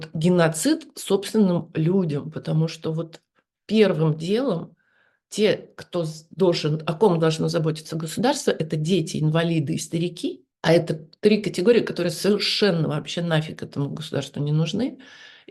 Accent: Novosibirsk, Novosibirsk Oblast, Russia; я же сама из Новосибирска, в принципе, мне, в общем-то, понятно

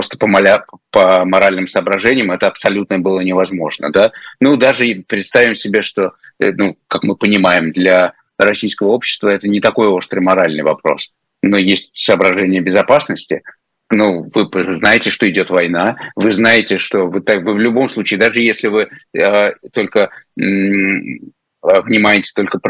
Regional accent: Crimea, Ukraine; я все детство провел в Крыму, еще советское.

